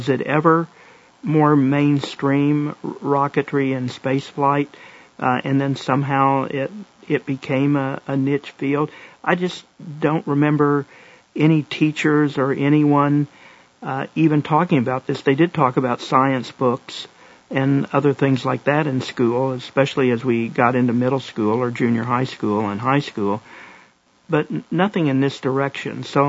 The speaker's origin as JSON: {"language": "English", "region": "Oklahoma", "country": "United States", "tie": "born or raised there", "said": "I grew up in Oklahoma. Maybe that has something to do with it."}